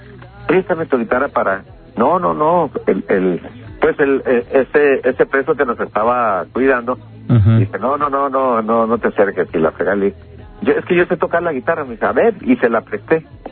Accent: Culiacán, Sinaloa, Mexico; Entonces llegamos precisamente a mi tierra allá en Culiacán, Sinaloa.

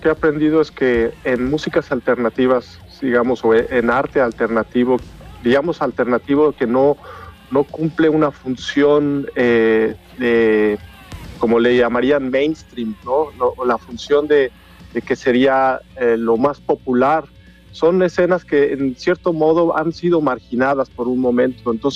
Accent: Jiutepec, Morelos, Mexico; also born or lived in Cuernavaca; Yo soy de Cuernavaca, de hecho de Jiutepec, Morelos, soy guayabo, como dirían. De ahí me fui a la Ciudad de México, donde estudié la carrera de composición

